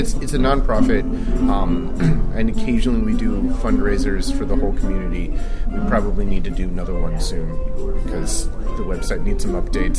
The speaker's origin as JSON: {"language": "English", "region": "Virginia", "country": "United States", "tie": "born or raised there", "said": "I grew up in Virginia running sound for folk music concert series around the Washington, D.C. area"}